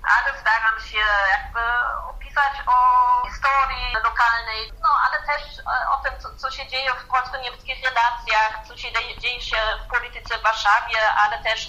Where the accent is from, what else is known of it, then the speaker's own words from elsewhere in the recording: Thuringia, Germany; Polish is a second language; Pochodzę z Turingii.